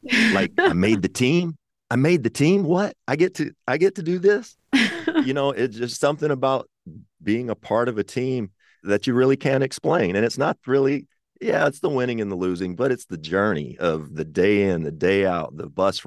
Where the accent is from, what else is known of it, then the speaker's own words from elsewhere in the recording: Kentucky, United States; I'm from Kentucky. You're from neighboring West Virginia.